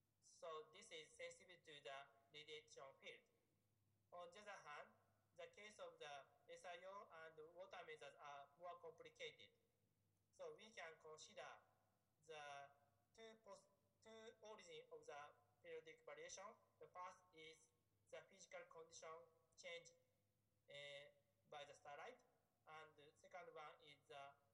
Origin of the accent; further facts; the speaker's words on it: Japan; from Japan.